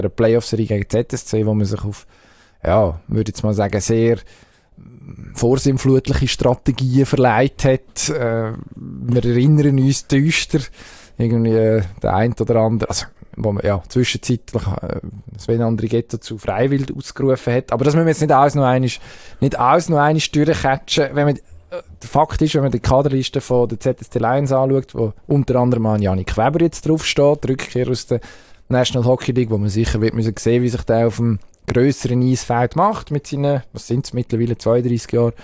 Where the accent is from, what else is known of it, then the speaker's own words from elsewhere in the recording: Zurich, Switzerland; Und als Zürcher